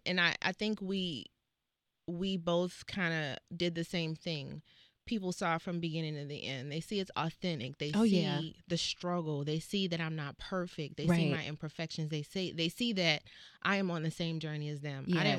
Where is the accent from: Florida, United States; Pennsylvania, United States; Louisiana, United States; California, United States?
Louisiana, United States; New Orleans; I'm originally from New Orleans.